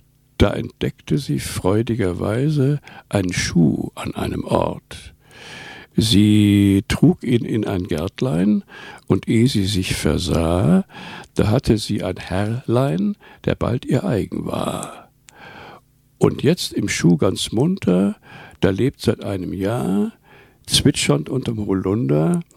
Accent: North Rhine-Westphalia, Germany; Dann habe ich in der Kinderseite bei uns im Ruhrpott war ich, ne?

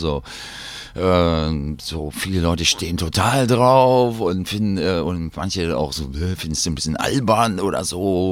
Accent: Salem, Oregon, United States; German is a second language; also born or lived in Portland; Aus Oregon bin ich aufgewachsen, genau. Star Oregon, Salem, Oregon, die kleine Hauptstadt da.

